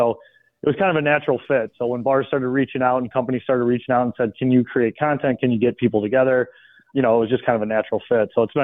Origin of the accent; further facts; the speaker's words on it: Detroit, Michigan, United States; I was born and raised in Detroit. Detroit is my favorite city.